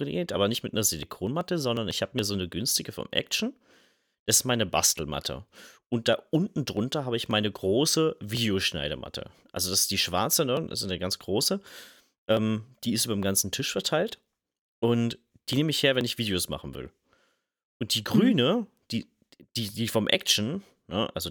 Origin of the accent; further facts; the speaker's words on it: Germany; Wir sind Deutsche, oder?